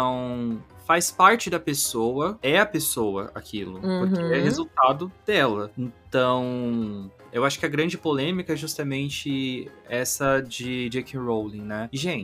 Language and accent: Portuguese; Brazil; eu sou muito brasileiro mesmo, né? Todo mundo olha pra mim e fala, ei, brasileiro.